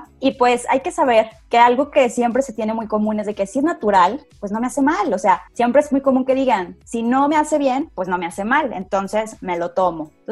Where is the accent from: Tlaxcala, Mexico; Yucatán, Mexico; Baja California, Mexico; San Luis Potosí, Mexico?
San Luis Potosí, Mexico; más típica de las regiones aquí de San Luis Potosí, de donde yo soy